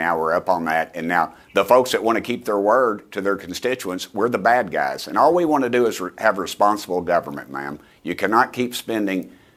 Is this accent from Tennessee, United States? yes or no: yes; Tennessee, United States; I'm from East Tennessee